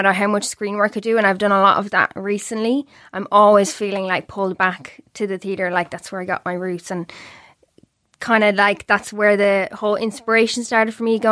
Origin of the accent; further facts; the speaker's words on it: Dublin, County Dublin, Ireland; I'm from Dublin, yeah.